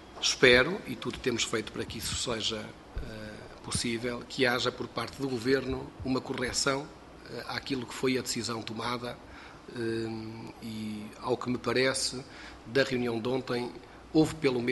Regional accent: Viseu, Portugal; E dizer que eu sou natural de Viseu, sou deputado eleito pelo Círculo Eleitoral de Viseu, do Conselho de Viseu, e curiosamente mudei a minha residência há uns anos para a freguesia onde está a escola.

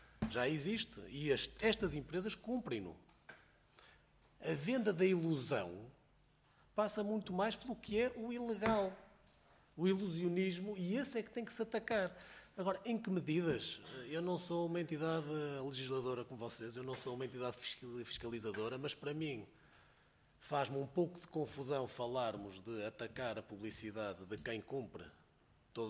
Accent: Portugal; como consumidor e como português

